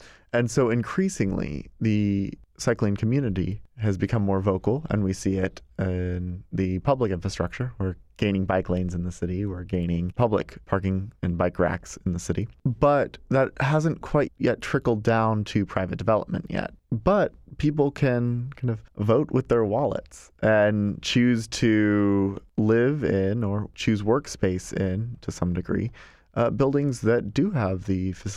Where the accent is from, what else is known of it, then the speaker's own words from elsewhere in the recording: Atlanta, Georgia, United States; also born or lived in New Orleans; Growing up in the Atlanta suburbs, I had a bike like most kids, and my brother and I would ride around the yard and the driveway just purely for recreation.